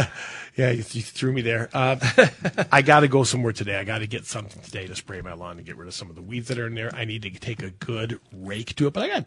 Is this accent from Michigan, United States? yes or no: yes; Michigan, United States; if I'm in the desert and I'm from Michigan and I've got a 10 by 10 patch of grass, that's where I'm going out